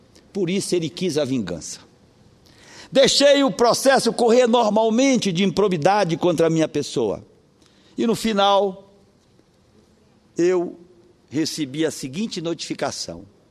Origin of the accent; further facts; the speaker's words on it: Salvaterra, Pará, Brazil; Vim de uma família pobre. Vim do Marajó. Meus pais eram taberneiros, pobres